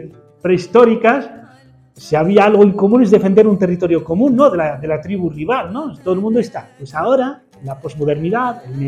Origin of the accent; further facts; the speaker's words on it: Spain; Y eso para nosotros, como españoles o como europeos